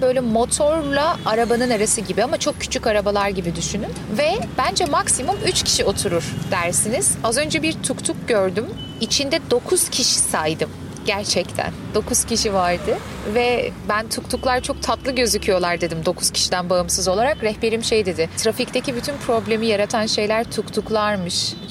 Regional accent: Istanbul, Turkey; İstanbul'da doğdum büyüdüm. Hatta liseyi Anadolu Lisesi ayağına Bağcılar'da okudum. Üniversitede Beyoğlu'ndaydım.

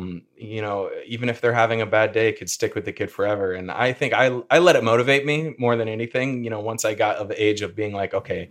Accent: Peoria, Illinois, United States; Well, you know that I'm from the Peoria area in Illinois, so I did grow up rooting for the Bulls.

